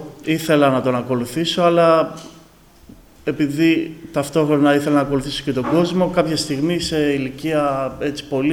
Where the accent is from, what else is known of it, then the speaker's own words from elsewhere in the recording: Corinth, Peloponnese, Greece; also born or lived in Athens / Larisa; Πολύ σύντομα, αφού γεννήθηκα, βρεθήκαμε στη Λάρισα και από εκεί στην Κόρινθο. Εκεί άρχισα να θυμάμαι σιγά σιγά τον εαυτό μου.